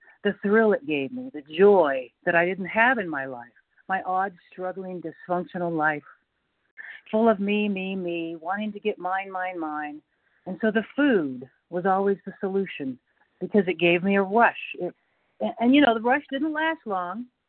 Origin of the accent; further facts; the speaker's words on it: North Carolina, United States; Hi, Lynn. I'm from North Carolina.